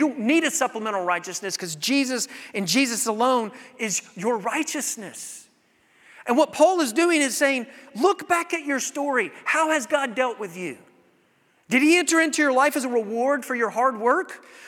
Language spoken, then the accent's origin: English; the South, United States; I grew up in the South. Lots of churches, right? Lots of Christian talk.